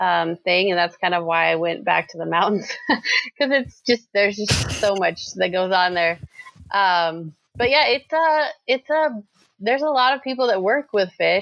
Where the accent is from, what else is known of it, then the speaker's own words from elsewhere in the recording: Helena, Montana, United States; So I am from Helena, Montana. This is where I was born. And I grew up in a very large extended family.